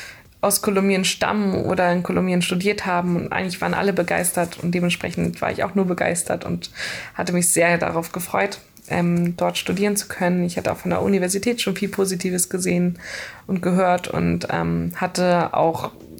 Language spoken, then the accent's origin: German; Schleswig-Holstein, Germany; ich bin 25 Jahre alt und ich komme aus der Nähe von Kiel, aus einem kleinen Dorf.